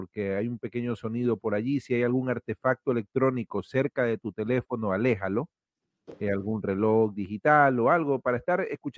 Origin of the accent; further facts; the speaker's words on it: Ecuador; Ladislao es de Guayaquil, Ecuador, de mi tierra